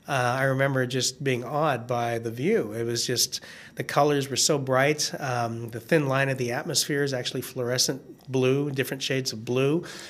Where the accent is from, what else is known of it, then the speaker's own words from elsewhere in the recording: United States; I'm an American astronaut.